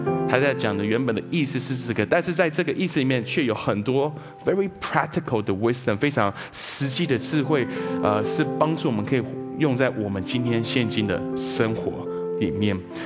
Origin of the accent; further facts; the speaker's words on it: Taiwan; 我知道我们台湾人我们不会讲 fig, 我们讲说无花果，对不对？